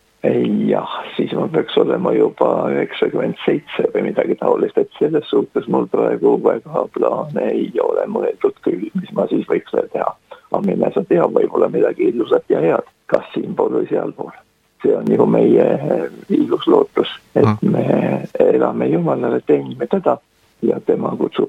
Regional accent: Rapla County, Estonia; ma olen Raplamaalt pärit ja Rapla kirikus ka seal kooris laulnud ja teenistustel käinud.

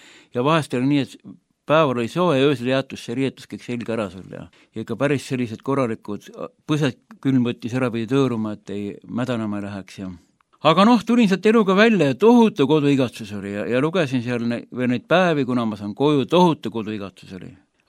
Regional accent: Viljandi County, Estonia; mina olen see inimene, kes ma olen siit Viljandimaalt nüüd tulnud, et ma rääkis nüüd lühidalt enda seda alguse lugu. Et ma kasvasin selles mõttes ilmalikult kodus, et meil ei olnud Jumala sõnale kohta.

